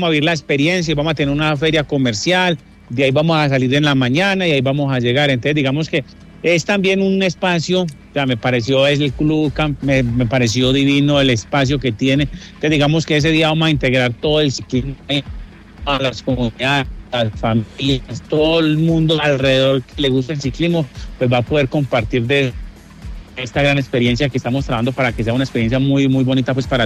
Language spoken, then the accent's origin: Spanish; Antioquia, Colombia; yo, siendo colombiano, el invierno europeo lo pasaba en Medellín entrenando en las montañas de Medellín.